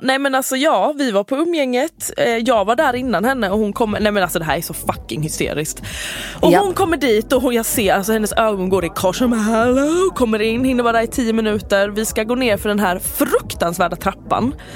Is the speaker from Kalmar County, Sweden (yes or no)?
no; Halmstad, Halland County, Sweden; jag är från Halmstad